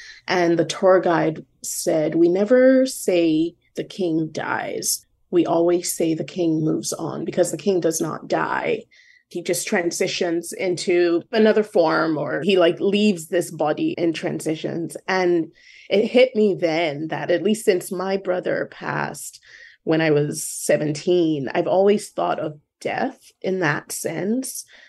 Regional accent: Lagos, Nigeria; moved away; It's so interesting to say that, because I grew up in Nigeria.

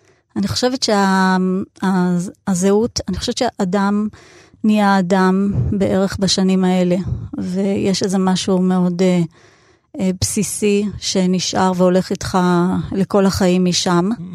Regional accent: Netanya, Central District, Israel; אני גדלתי שם, כל ילדותי שם. נתניה של שנות ה-70, ה-80, ה-90. קפיצה קלה לאוניברסיטת בר אילן וחיי ניסויים טריים באזור שם, אבל חזרנו הביתה ואנחנו נתניאתים גם היום.

